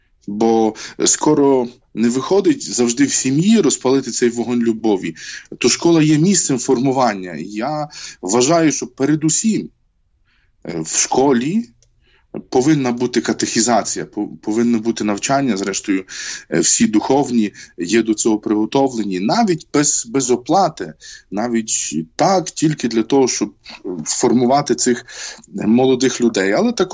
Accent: Zolochiv, Lviv Oblast, Ukraine; Знаєте, я народився на Львівщині, в найпрекраснішому в світі місті Золочеві

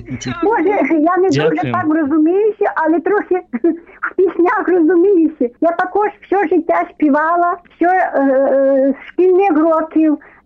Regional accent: Krasne, Ternopil Oblast, Ukraine; я з Тернопільської області, ваша землячка, тільки з Гусятинського району.

